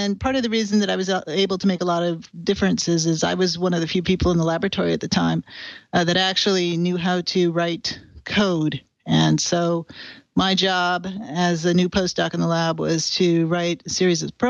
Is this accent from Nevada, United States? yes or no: yes; Reno, Nevada, United States; So, I grew up in Reno, Nevada, and I was mostly an art major